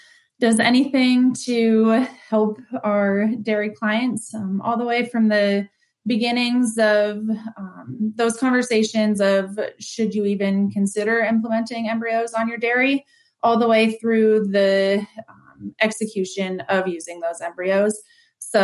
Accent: Vermont, United States; I grew up also in Vermont with Holstein show cows

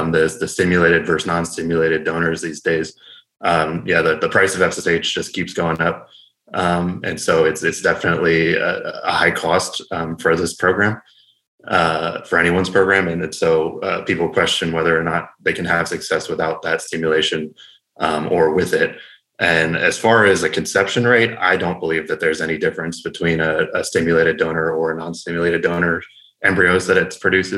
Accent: Pennsylvania, United States; I grew up actually on the East Coast. I grew up in Pennsylvania. Did my undergraduate there at Penn State

